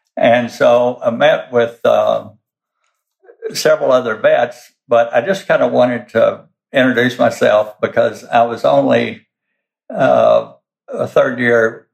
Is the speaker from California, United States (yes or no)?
no; Texas, United States; And I'm from South Texas. I went to University of Texas, graduated there, and then went to Texas A&M Vet School. Worked on horse ranches all my life in the summertime.